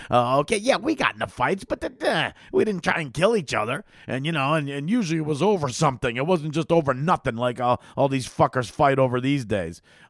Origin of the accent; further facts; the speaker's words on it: Schaumburg, Illinois, United States; I grew up in a town with 75,000, you know, and we often went to the neighboring town. I was raised in Schaumburg. And next to it is Hoffman Estates, Illinois.